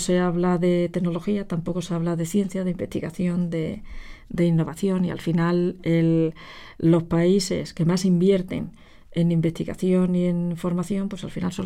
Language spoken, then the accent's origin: Spanish; Almendralejo, Extremadura, Spain; como los que ha ocurrido últimamente en mi tierra, en Almendralejo.